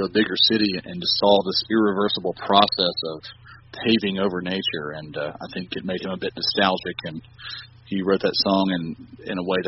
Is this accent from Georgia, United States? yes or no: no; North Carolina, United States; Well, we are from North Carolina, though.